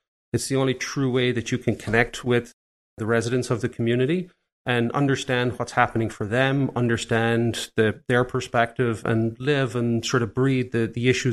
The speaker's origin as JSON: {"language": "English", "country": "Ireland", "tie": "born or raised there", "said": "Growing up in Ireland especially, coming into the early 90s"}